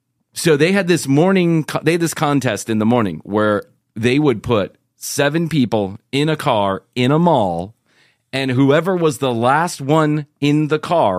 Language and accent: English; Atlanta, Georgia, United States; from Atlanta, Georgia.